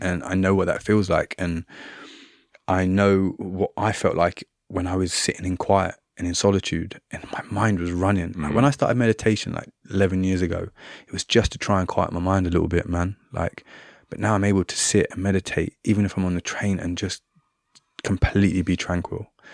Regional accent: Trinidad & Tobago; I grew up in Trinidad and Tobago a lot of my time.

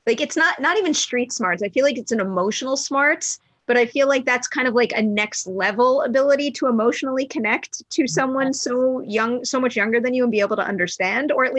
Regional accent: New York, United States; Yeah, I'm not gonna tell you what I put my poor dad through as a kid growing up in New York.

